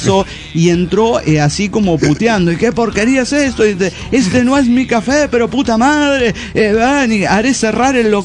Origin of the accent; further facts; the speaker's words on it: Salta, Argentina; de Salta, Argentina.